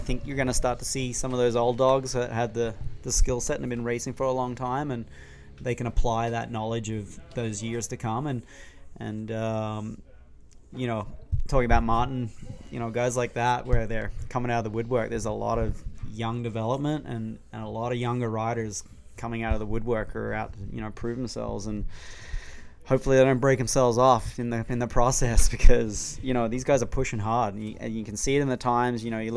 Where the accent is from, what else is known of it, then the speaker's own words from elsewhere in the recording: Australia; I'm from Australia, so I can call him that.